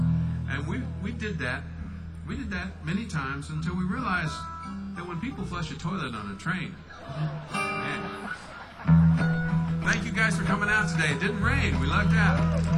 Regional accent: Garland, Texas, United States; Growing up in Texas, my mother would get mad at my brother and me

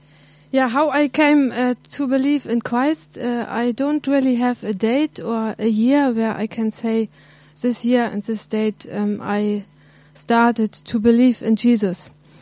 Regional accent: East Germany, Germany; I grew up in East Germany. And East Germany was in those days under communism government.

